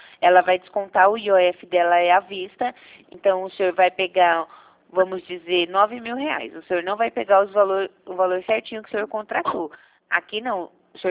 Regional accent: Jundiaí, São Paulo, Brazil; Eu sou de Jundiaí mesmo.

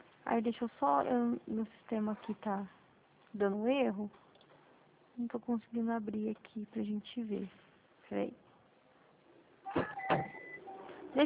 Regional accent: Santa Bárbara d'Oeste, São Paulo, Brazil; eu sou de Santa Bárbara do Oeste

